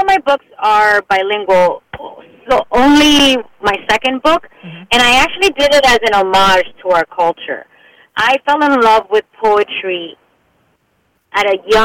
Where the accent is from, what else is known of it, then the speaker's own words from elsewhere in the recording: Miami, Florida, United States; And it's interesting because I was raised in Miami. Obviously, Miami is, like, not part of the U.S., I feel. but I didn't have an education in Spanish.